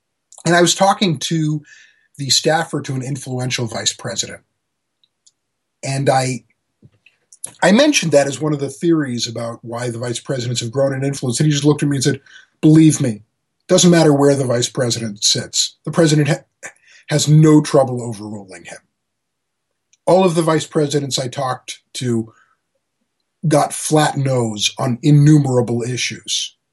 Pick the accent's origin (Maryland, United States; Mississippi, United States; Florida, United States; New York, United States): Maryland, United States; It may be a small pond, like, say, Annapolis, where my home state